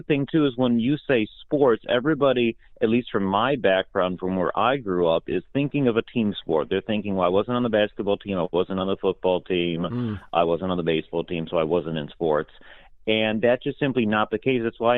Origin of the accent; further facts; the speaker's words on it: Kankakee, Illinois, United States; born there; Yes, I was born in Kankakee, Illinois, just south of Chicago, and I am one of 2 siblings.